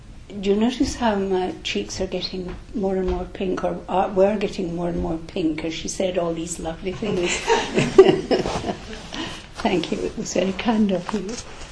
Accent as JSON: {"language": "English", "town": "Glasgow", "region": "Scotland", "country": "United Kingdom", "tie": "born there", "lives_now": "London, United Kingdom", "said": "I started in Glasgow. I was born in Glasgow in Scotland."}